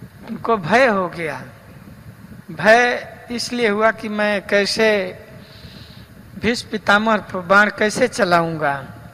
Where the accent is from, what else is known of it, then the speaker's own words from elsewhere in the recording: Bihar, India; हमारे यहाँ बिहार में एक लोकोक्ति है